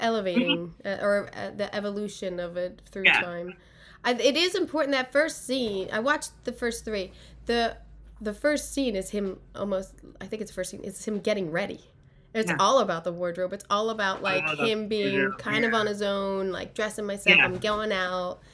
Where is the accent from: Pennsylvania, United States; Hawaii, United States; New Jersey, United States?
Pennsylvania, United States; Philadelphia; I love that show. I'm from Philly. It was the best.